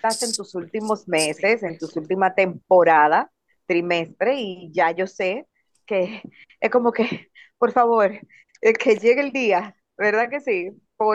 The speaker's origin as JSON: {"language": "Spanish", "country": "Dominican Republic", "said": "hay que entender que somos dominicanos, señores"}